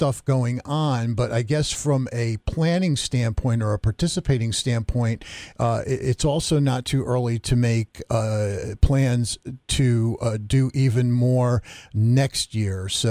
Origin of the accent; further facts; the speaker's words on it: Waterbury, Connecticut, United States; at Latham Park, right in my hometown of Waterbury.